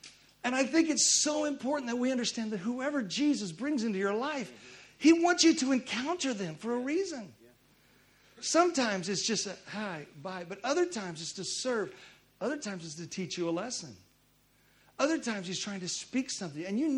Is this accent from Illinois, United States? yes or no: yes; Illinois, United States; I mean, I grew up near Chicago, but if somebody came by and said, hey, I'm from Kansas City, I don't care who they are, man, I connect with them